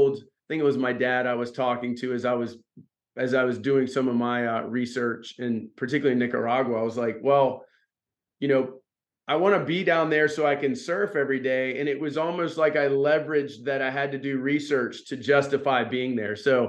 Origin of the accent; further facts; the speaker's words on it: Virginia Beach, Virginia, United States; accent: Southern; also born or lived in Outer Banks / Southern California; I'm originally from the Virginia Beach. I was born in Virginia Beach, but kind of grew up around Virginia Beach and the Outer Banks.